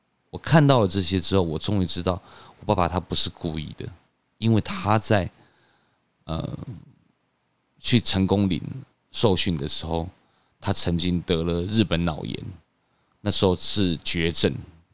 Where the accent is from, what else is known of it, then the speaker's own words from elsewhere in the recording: Hsinchu, Taiwan; 从小时候我们在新竹长大